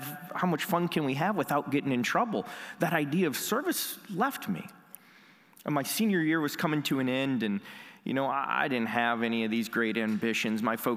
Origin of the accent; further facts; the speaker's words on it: Cedar Rapids, Iowa, United States; You know, I grew up in Cedar Rapids, Iowa, a city about 120,000 folks in eastern Iowa.